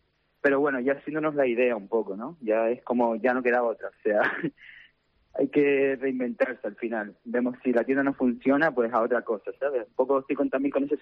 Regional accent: El Tablero, Canary Islands, Spain; Quisimos modernizar el sur, quisimos modernizar mi pueblo, el Tablero, que al final es un pueblo que nunca se ha abierto algo diferente.

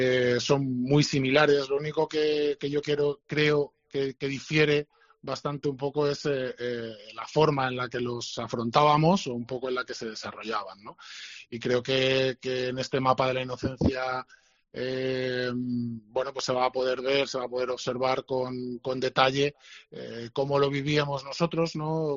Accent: Fuenlabrada, Community of Madrid, Spain; yo me he criado y he vivido y vivo actualmente en Fuenlabrada, y el barrio que narra el mapa de la inocencia es efectivamente mi barrio, el barrio en el que yo viví mi infancia y mi adolescencia.

